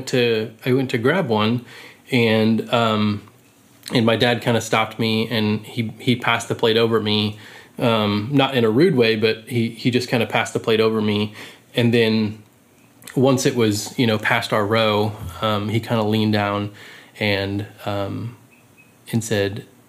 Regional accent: Austin, Texas, United States; I grew up in Austin.

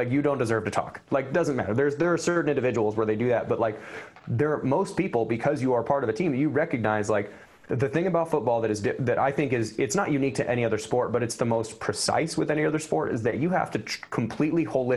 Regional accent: Iowa, United States; I was one of two white dudes in the room, and I came from Southeast Polk High School, which was, I think, 16 black people out of like 1,800 kids.

